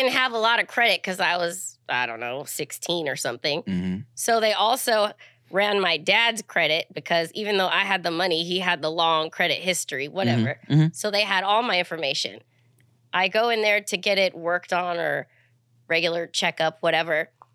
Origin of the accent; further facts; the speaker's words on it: San Diego, California, United States; And I think also, they liked me more because I was from San Diego and they're in San Diego.